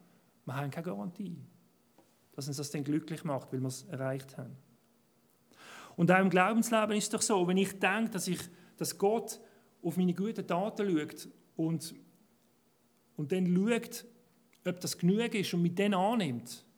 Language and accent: German; Basel, Basel-Stadt, Switzerland; Zum Beispiel als Basler von mir auf dem Fußball.